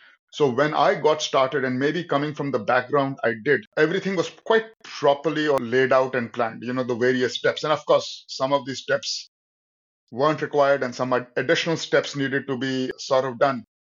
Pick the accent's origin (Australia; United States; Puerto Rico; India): India; And me being Indian, it just was the natural choice out of those four to move to set up this business.